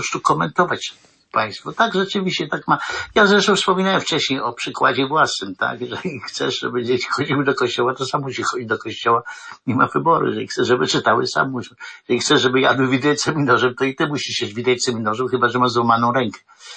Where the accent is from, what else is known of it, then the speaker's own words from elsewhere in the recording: Chełmża, Kuyavian-Pomeranian Voivodeship, Poland; Ja wychowałem się w Chełmży, tam jest przepiękny kościół gotycki, przepiękny, a to było lata 60.